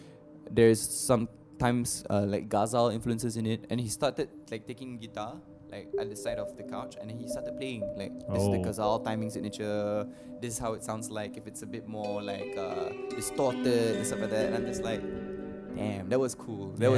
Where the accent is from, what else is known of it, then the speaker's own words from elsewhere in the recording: Malaysia; what it means to have an identity in music, especially as a Malaysian.